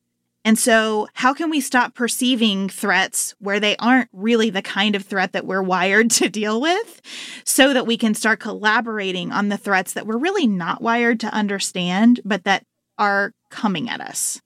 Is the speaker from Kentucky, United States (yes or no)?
yes; Livermore, Kentucky, United States; I went to the library in Livermore, Kentucky, where I grew up. Population, about 1,500. I always tell people, two banks, one grocery store, zero stoplights. That's Livermore.